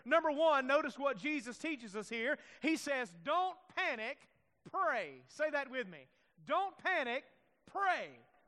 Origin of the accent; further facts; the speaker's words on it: Mississippi, United States; I remember growing up in Mississippi, we had a church in Meridian